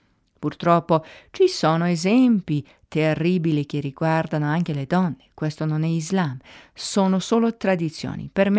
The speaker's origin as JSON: {"language": "Italian", "region": "Zurich", "country": "Switzerland", "lives_now": "Lugano, Switzerland", "said": "sono svizzera di Zurigo, ma vivo a Lugano e faccio parte della comunità islamica Umma ticinese. Mi sono convertita all'Islam nel 1993 in Italia"}